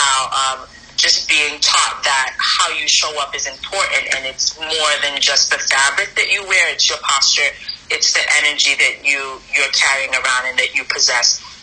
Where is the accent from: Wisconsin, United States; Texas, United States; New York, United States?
New York, United States; Brooklyn; born there; also born or lived in Haiti; So I was born in Brooklyn, New York, but I lived with my grandmother in Haiti for about 4 years. So from like 1 to 4 years old or five.